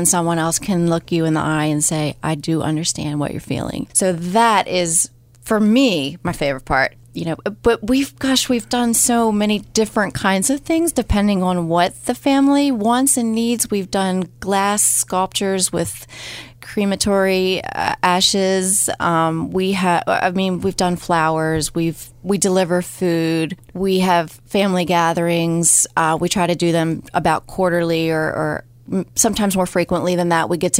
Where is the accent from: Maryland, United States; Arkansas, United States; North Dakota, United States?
Maryland, United States; Forest Hill; We're from Forest Hill.